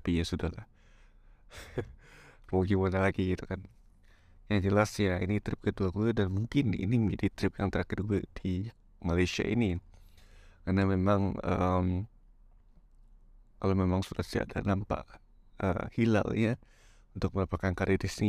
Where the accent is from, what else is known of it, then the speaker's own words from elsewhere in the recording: Padang, West Sumatra, Indonesia; kembali ke Indonesia, ke Padang ya. Karena gue orang Padang ya.